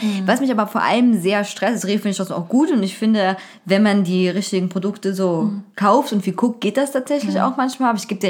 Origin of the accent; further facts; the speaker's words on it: Zwickau, Saxony, Germany; Also bei uns in Zwickau war es auch mal so Klobus.